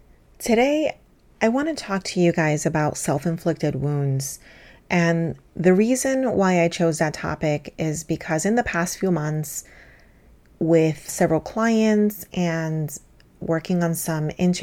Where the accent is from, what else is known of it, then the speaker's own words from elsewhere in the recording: New York, United States; now in Florida, United States; I'm a New Yorker turned Floridian who knows a thing or two on how to effectively manage your time while juggling multiple priorities.